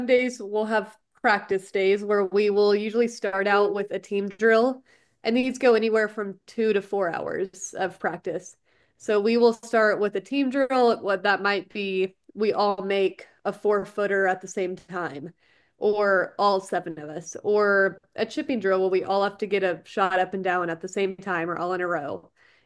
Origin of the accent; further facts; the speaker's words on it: Richardson, Texas, United States; I grew up since I was born in Richardson, Texas, just north of Dallas